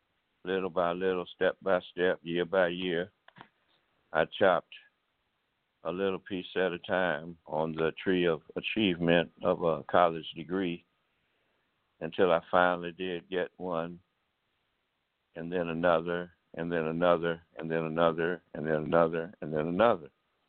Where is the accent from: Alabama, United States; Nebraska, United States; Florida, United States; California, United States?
Alabama, United States; later received an honorary commission as a lieutenant colonel from the state of Alabama, which is my home state.